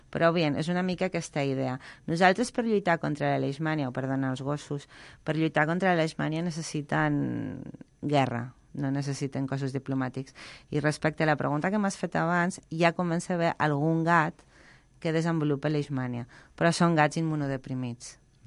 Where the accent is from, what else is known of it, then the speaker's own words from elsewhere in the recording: Zaragoza, Aragon, Spain; T'ho dic jo que sóc de Saragossa? Mai.